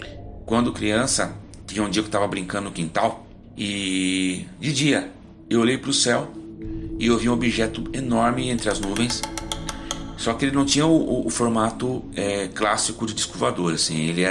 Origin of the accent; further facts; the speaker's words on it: Várzea Paulista, São Paulo, Brazil; tenho 48 anos, sou de Várzea Paulista, interior de São Paulo.